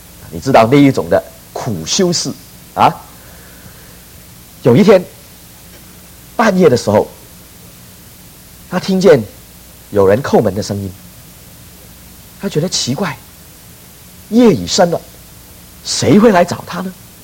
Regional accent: China; 你知道我们中国人的字啊，很多都很有意思

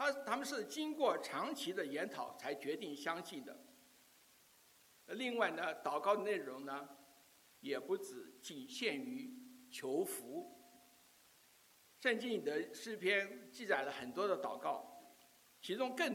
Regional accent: Taiwan; 记得我小时候在台湾长大的时候，都要背诵青年守则十二条啊

